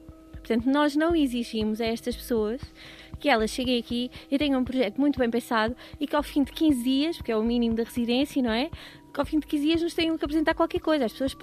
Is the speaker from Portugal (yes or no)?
yes; Santarém, Portugal; now in Lousã, Portugal; Neste momento vivo na Lousã. Portanto, não sou lousanense, nem sou da zona centro, sou ribatejana